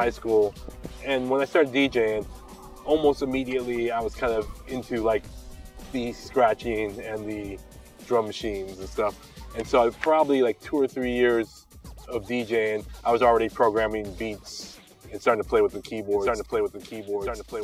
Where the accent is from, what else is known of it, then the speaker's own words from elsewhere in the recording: San Francisco, California, United States; I'm from San Francisco, but, like, my parents had me, my mom specifically had me doing, like, classical music